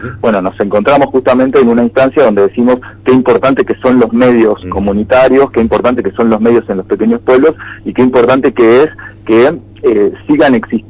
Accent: Tucumán, Argentina; los temas que son importantes como tucumanos, como parte de la provincia.

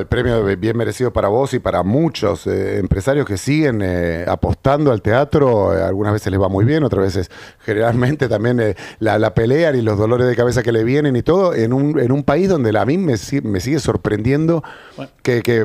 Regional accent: Argentina; la ceremonia teatral que tenemos como los argentinos

